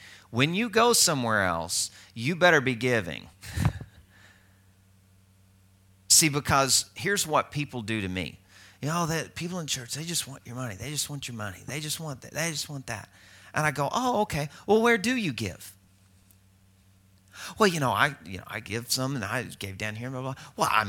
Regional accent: Arkansas, United States; You know, I'm originally from Arkansas, you know.

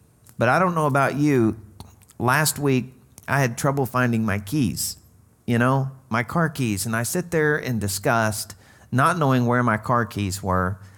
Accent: Arkansas, United States; okay, I'm from Arkansas, I know these things, that is usually a hick phrase, okay?

